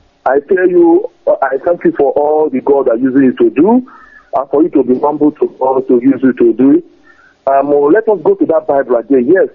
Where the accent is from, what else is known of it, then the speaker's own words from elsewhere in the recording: Abatete, Anambra, Nigeria; now in Moscow, Russia; But I'm from Idemiri, Abatete. I'm calling from Moscow, Russia.